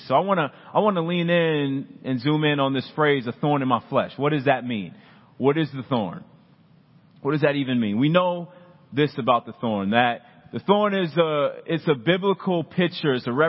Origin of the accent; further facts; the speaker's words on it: Urbana, Illinois, United States; Well, listen, I came all the way from Urbana, Illinois, to tell you that grace is not the absence of something.